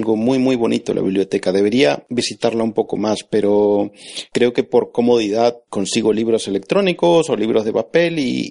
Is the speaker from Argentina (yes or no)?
yes; Argentina; Yo soy argentino